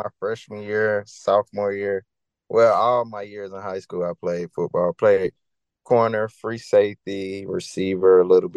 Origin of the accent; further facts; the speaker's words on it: Fort Valley, Georgia, United States; I grew up in Fort Valley, like central Georgia, near Macon, Georgia.